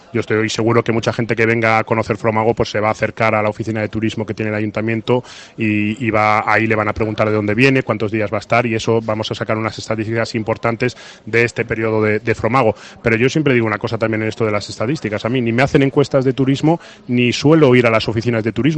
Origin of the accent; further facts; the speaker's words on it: Zamora, Castile and León, Spain; somos todos zamoranos